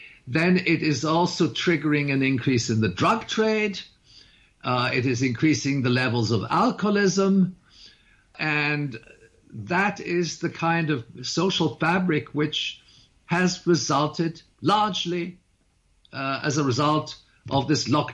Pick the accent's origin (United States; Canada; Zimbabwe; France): Canada; I'm not making any kind of comment on U.S. elections. I'm a Canadian, okay?